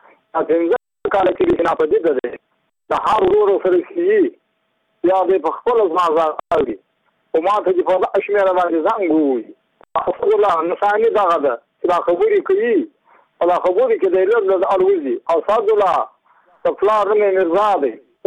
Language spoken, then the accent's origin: Pashto; Badghis, Afghanistan; زه په خپل د بادغیس ولایت یم د مقر د ولسوالۍ یم